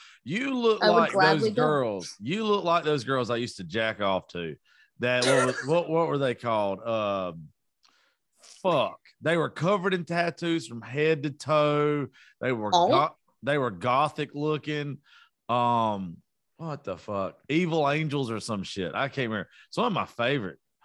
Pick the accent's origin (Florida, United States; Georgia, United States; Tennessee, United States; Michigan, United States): Georgia, United States; I am from South Georgia.